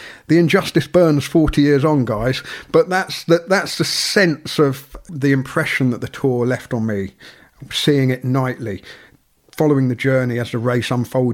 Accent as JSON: {"language": "English", "country": "United Kingdom", "tie": "born or raised there", "said": "as a boy growing up in Britain"}